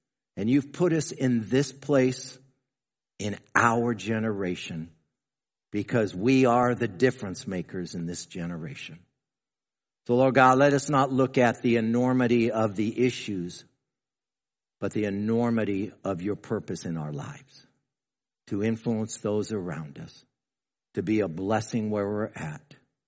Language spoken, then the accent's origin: English; United States; I'm glad I'm an American. You're blessed to be in America.